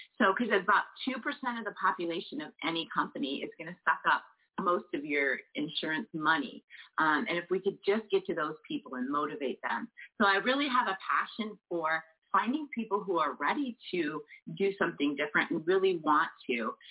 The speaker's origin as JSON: {"language": "English", "town": "Billings", "region": "Montana", "country": "United States", "tie": "born or raised there", "said": "I grew up in Billings, Montana, and I always loved to, I was very active."}